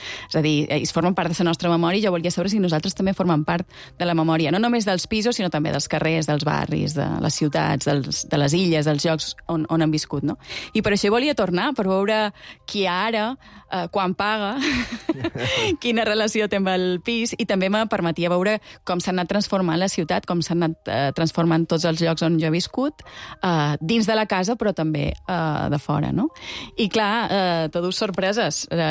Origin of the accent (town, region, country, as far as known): Balearic Islands, Spain; now in Barcelona, Spain